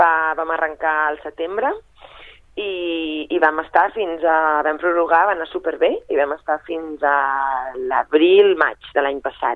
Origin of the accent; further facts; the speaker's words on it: Sabadell, Catalonia, Spain; ni a tu us conec, o sigui, som de Sabadell